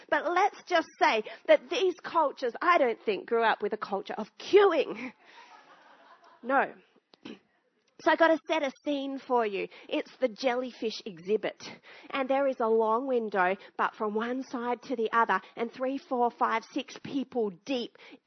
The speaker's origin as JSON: {"language": "English", "country": "Australia", "tie": "born or raised there", "said": "I grew up in Australia, as many of you would. And I grew up heavily influenced by British culture."}